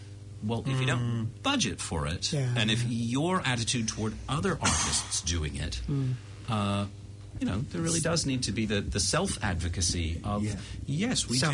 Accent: Chicago, Illinois, United States; now in New Zealand; moving to New Zealand was, and specifically moving to Auckland, is I come from Chicago, which is a theatre town.

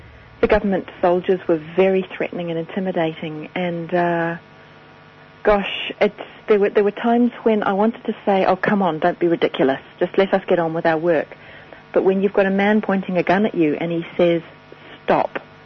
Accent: New Zealand; I'm a Kiwi girl.

